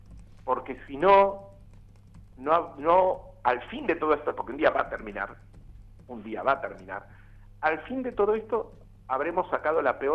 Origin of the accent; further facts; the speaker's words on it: Argentina; como somos los argentinos